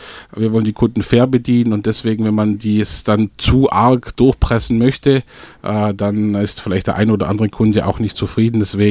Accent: Melchingen, Baden-Württemberg, Germany; Aus dem Grund, weil wir verbunden sind mit der Schwäbischen Alb. Also wir sind, wir sind einfach auf dem Land aufgewachsen.

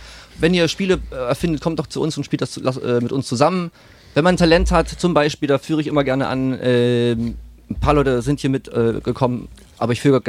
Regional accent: East Germany, Germany; Ich bin nämlich im Osten geboren und mit diesem Testbild im Prinzip noch groß geworden.

